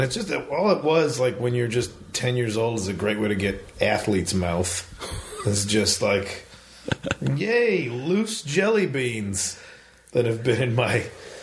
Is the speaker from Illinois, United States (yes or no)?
yes; Chicago, Illinois, United States; I grew up in Chicago, but tell me how Georgia got cold in the winter, Dave.